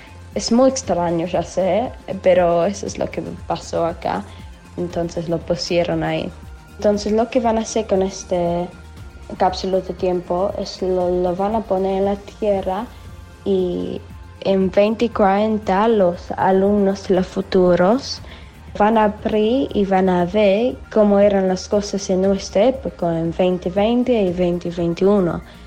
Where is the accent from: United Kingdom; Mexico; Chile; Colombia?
United Kingdom; Horsham, South East England; Spanish is a second language; de Horsham en Inglaterra.